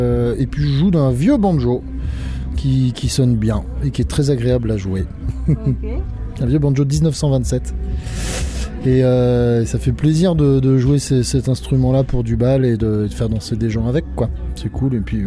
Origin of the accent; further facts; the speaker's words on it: Bourgogne-Franche-Comté, France; moi j'ai des bases par exemple Morvandel, je suis du Morvan à la base en Bourgogne.